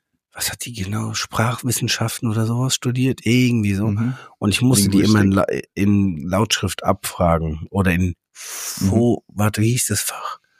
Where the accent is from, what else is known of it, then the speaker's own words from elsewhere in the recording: Bischofsheim, Hesse, Germany; Den habe ich mal im Bischofsheim, in meinem Heimatdorf, irgendwie als Kind